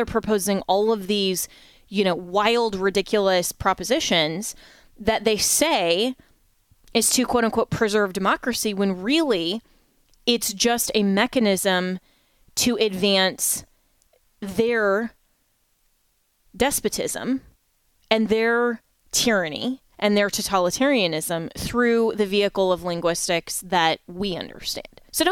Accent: United States; I understand that as an American, we need to have allies

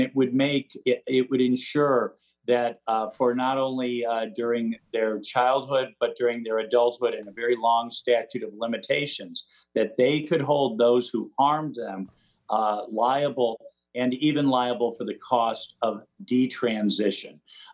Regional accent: Missouri, United States; There was actually a case in, you know, I'm from Missouri.

